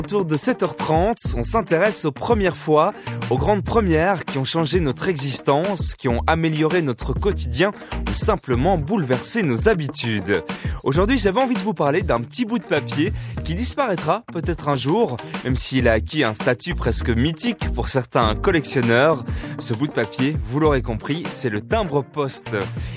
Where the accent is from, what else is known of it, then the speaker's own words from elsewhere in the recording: Belgium; Et vers 1845, c'est chez nous, en Belgique, que le timbre-poste arrive